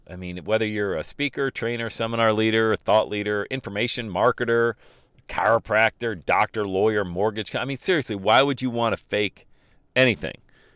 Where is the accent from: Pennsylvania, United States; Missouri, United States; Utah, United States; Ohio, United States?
Pennsylvania, United States; Bradford; when I grew up in Bradford, PA, you go down to the coffee shop, you hung out, you had real conversation